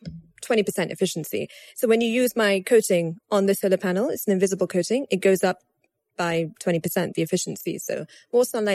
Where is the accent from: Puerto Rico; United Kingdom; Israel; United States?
United Kingdom; London; because I'm from London, I have an affinity with UK companies, right?